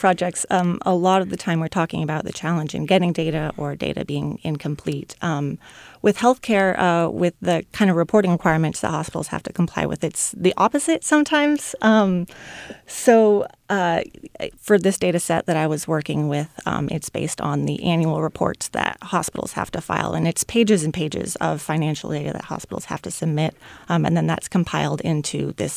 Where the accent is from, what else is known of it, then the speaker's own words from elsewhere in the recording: California, United States; I'm from El Dorado County, born and raised there. And so I thought I wanted to use this opportunity to spotlight the communities there